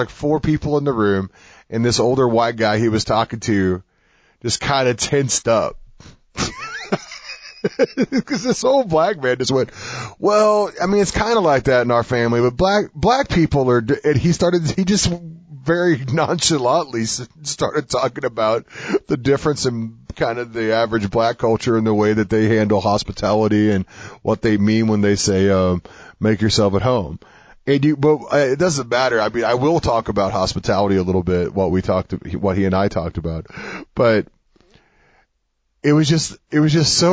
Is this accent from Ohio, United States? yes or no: no; Missouri, United States; I always use a steam room. Maybe it's because I'm from Southern Missouri.